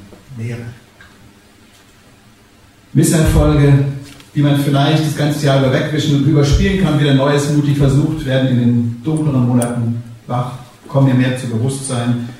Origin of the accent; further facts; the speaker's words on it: Salzgitter, Lower Saxony, Germany; Ich komme aus einer Bergbaufamilie aus Salzgitter.